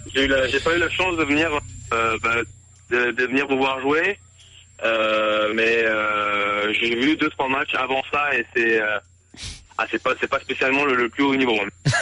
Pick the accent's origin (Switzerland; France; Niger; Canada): France; En tant que Français ici, c'est assez marrant.